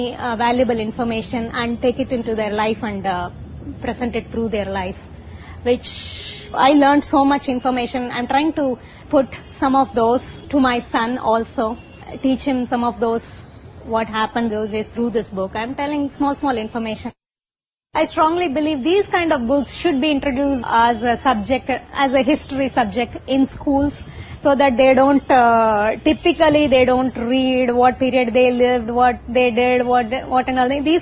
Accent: Thanjavur, Tamil Nadu, India; also born or lived in United States; now in Chennai, India; I'm basically from Tanjore, moved to Chennai a couple of years ago. I used to live in US for 12 years. I was working in IT. And I came to India just for my son.

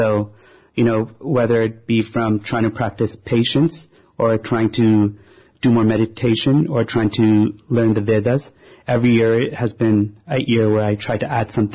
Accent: Canada; and I'm from Canada

